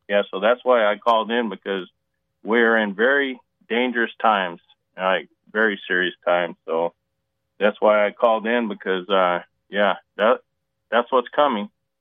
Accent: Arizona, United States; moved away as an adult; So I used to live in Arizona. Matter of fact, I grew up in Arizona, and I left Arizona because I seen what was coming. And I moved to Arkansas

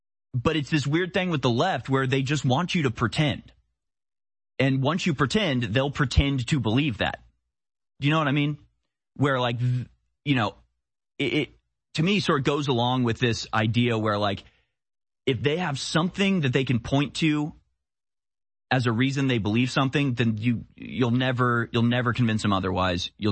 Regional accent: United States; As an American, it's obviously symbolic of the power and grandeur that we represent.

